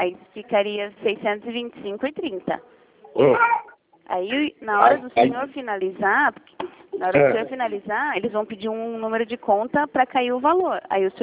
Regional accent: Minas Gerais, Brazil; Eu sou mineira.

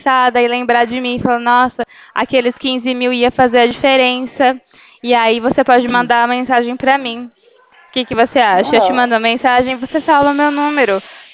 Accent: São Paulo, Brazil; Eu sou do interior de São Paulo.

